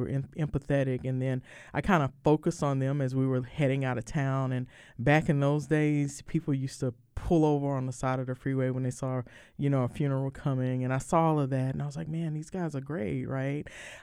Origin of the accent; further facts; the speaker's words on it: Houston, Texas, United States; So I am originally from Houston, Texas. I grew up in a neighborhood called Sunnyside that's in southeast Houston.